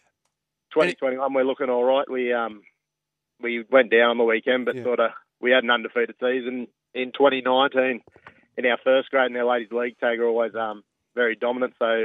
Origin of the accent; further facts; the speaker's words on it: Scone, New South Wales, Australia; born and bred in Scone, and just a battler who loves a punt and a game of footy, and that's about it. I had a couple of years up in Innisfail, up in North Queensland, playing footy out there, and met my wife up there